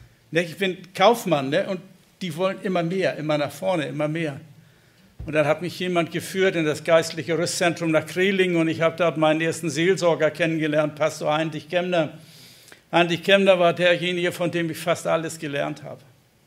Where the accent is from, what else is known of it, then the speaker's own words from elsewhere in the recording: Fünfhausen, Hamburg, Germany; Ich komme so aus Bergedorf und etwas dahinter, aus der Elbe, von der Elbe, aus Fünfhausen, ne?